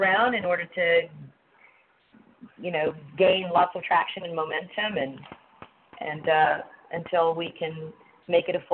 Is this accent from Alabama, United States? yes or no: no; Texas, United States; also born or lived in Mexico / New York; now in Los Angeles, United States; I am a former New Yorker. I was born in Mexico, raised in Texas, moved to New York. And now I call L.A. my home.